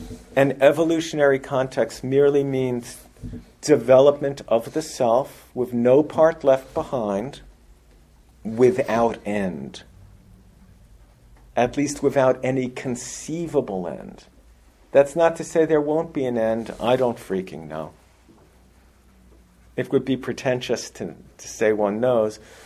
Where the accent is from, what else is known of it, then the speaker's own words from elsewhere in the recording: Roslyn, New York, United States; being white in America in the 20th century and growing up in Roslyn, Long Island